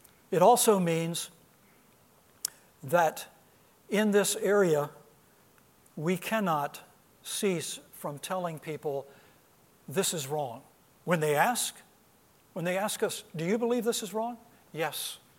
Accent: Arlington, Virginia, United States; I was stationed at Andrews Air Force Base, which was just miles from where Ann and I grew up in Arlington, Virginia.

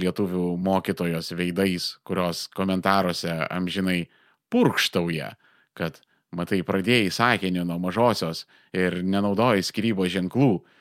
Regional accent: Armenia; Aš, kaip armėnas

